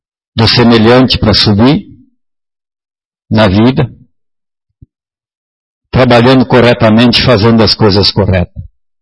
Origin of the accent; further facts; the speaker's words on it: Rio Grande do Sul, Brazil; now in Mato Grosso, Brazil; Sou gaúcho, não nasci nesse estado, estou aqui há 20 anos.